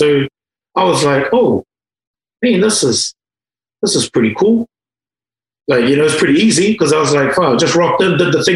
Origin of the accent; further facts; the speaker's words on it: Tawa, Wellington, New Zealand; from the beautiful city of Wellington. Born and bred in Tawa. Spent a lot of my time out these ways in Tawa and Porirua.